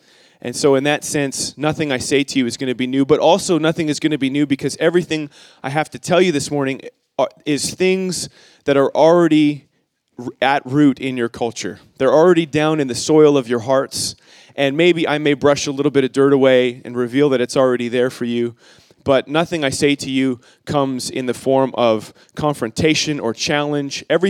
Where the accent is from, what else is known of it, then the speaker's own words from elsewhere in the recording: Canada; Please listen to their funny accents, to my funny accent. We just want to build a bridge between our culture and yours. Everything you've heard about Canada is true. We are raised on maple syrup and bacon.